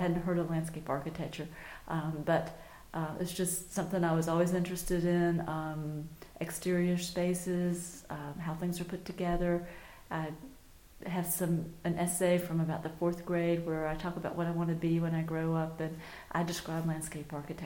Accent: North Carolina, United States; I'm from Wake County, just outside of Raleigh in North Carolina. I grew up on Trailwood Drive, which is a really nice area.

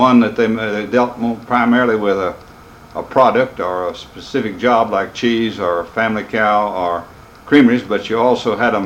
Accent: North Carolina, United States; that's up in the area where I grew up in Ashe County and through that area.

